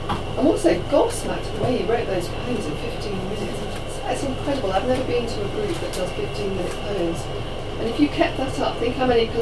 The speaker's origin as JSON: {"language": "English", "region": "England", "country": "United Kingdom", "said": "because my mother is Irish and she we were brought up in English, I'm English"}